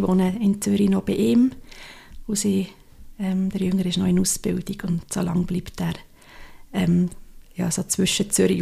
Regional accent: Sicily, Italy; Ich bin in Sizilien aufgewachsen und war sehr gerne einfach verrissen gewesen.

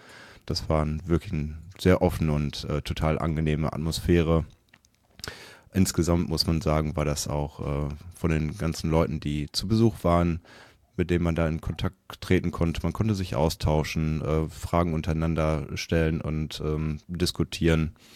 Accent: Dortmund, North Rhine-Westphalia, Germany; weil Dortmund ist meine Heimatstadt, da komme ich her.

